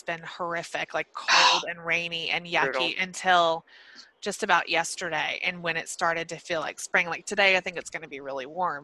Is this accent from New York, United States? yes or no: no; Atlanta, Georgia, United States; But I'm from Atlanta, and somebody had taken a video of some apartment buildings in Atlanta